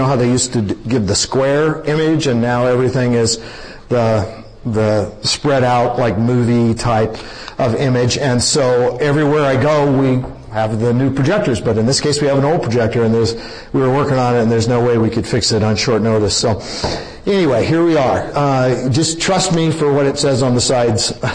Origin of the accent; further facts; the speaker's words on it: Portland, Oregon, United States; I'm from Portland, some of you are from the Seattle area, and you know what we're talking about.